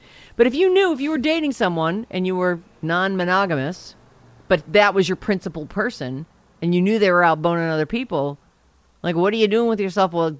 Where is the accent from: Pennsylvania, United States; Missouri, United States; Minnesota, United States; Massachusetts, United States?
Massachusetts, United States; I grew up in Massachusetts.